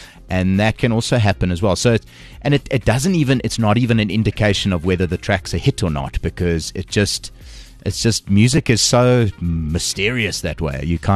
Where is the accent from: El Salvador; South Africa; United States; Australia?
South Africa; We as South African artists appreciate it beyond measure.